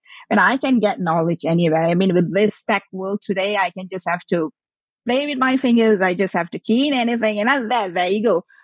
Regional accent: Malaysia; English is a second language; So I'm originated from Malaysia, in Asian country.

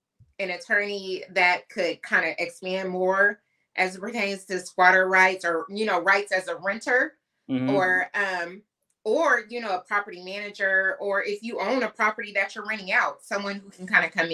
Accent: Portland, Oregon, United States; So if those, the audience don't know, I'm born and raised in Portland, Oregon.

